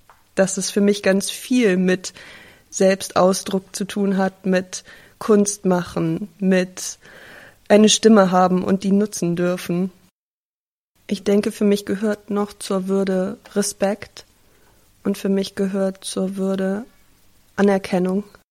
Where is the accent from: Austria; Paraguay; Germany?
Germany; Hamburg; born there; Ich bin 34 Jahre alt und ich bin in Hamburg geboren.